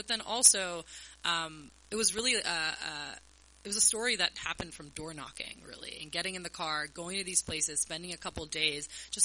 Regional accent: Louisiana, United States; we grew up being told in Louisiana, like, we're losing this many football fields a minute or an hour.

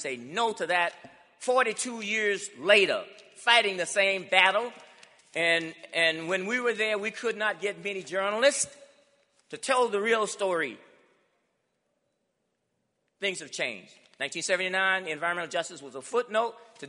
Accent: Alabama, United States; Not, see, I grew up in Alabama. No paved streets, no street lights, no water system, but we pay taxes.

